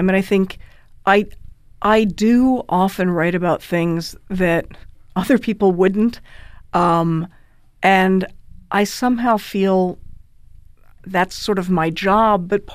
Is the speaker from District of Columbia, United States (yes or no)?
yes; Washington, District of Columbia, United States; The magical realism, honestly, of growing up in Washington, D.C. was enough to get started on.